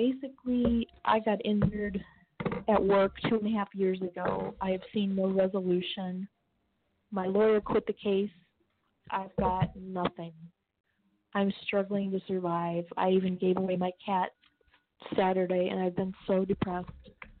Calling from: Chicago, Illinois, United States; I am calling from Chicago.

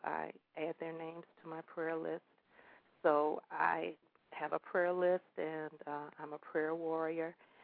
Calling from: Chicago, Illinois, United States; I'm calling from Chicago, Illinois.

